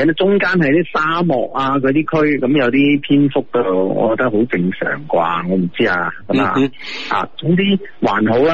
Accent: Guangzhou, Guangdong, China; 咁其实呢啲嘅数值作为我哋广州人都见识过嘅

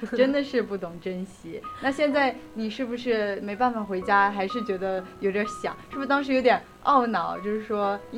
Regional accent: China; 就是我们一个中国人的一个传统的情怀

